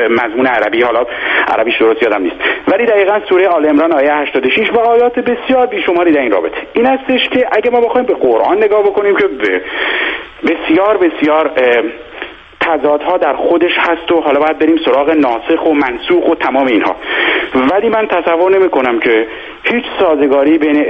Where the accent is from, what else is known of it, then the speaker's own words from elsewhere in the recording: Iran; moved away as an adult; به تازگی هم از ایران آمدم بیرون،